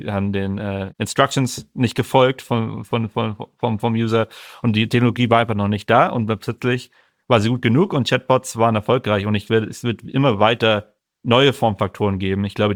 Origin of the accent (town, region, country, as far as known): Northern Germany, Germany; born or raised there; also born or lived in Munich